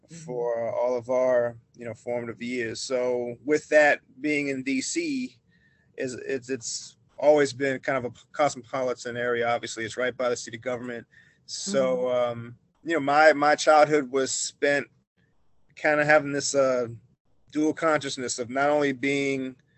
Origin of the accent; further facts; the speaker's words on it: Takoma Park, Maryland, United States; also born or lived in Washington, D.C.; So my hometown, I would say, is Tacoma Park, Maryland. So I grew up for most of my childhood years there, although I was born in Washington, D.C.